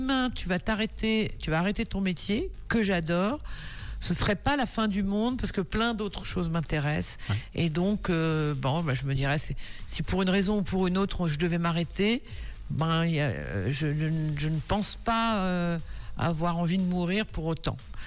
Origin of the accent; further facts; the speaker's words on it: Normandy, France; Moi je suis normande, je me baigne dans l'eau à 14, dans la mer à 14